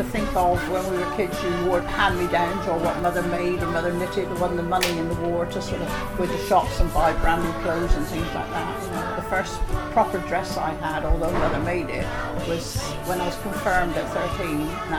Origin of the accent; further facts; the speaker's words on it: Honiton, South West England, United Kingdom; I was born in Honiton and went to Wicket to live, yeah. And when I got married, I came back to Giddisham with my husband. I never lived anywhere further than 5 miles from Honiton